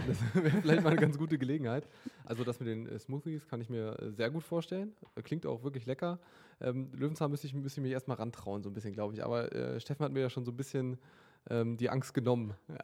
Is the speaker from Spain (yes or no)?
no; Clausthal-Zellerfeld, Lower Saxony, Germany; Ich bin hier aufgewachsen in Clausthal-Zellerfeld, bin hier 13 Jahre lang zur Schule gegangen. Also ich stamme tatsächlich hierher